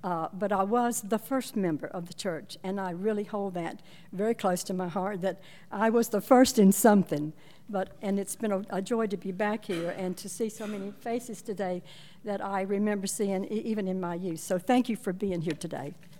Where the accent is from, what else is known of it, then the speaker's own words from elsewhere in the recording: Elon, North Carolina, United States; Growing up in Elon was just a wonderful place.